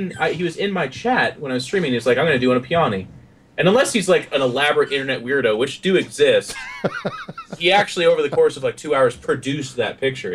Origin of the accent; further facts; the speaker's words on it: United States; I think I'm not saying your name at all correctly because I'm American